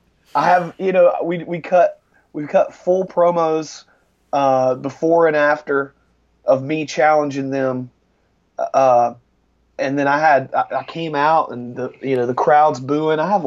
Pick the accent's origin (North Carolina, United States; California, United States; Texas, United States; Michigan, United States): North Carolina, United States; I grew up in North Carolina, close to Charlotte, North Carolina.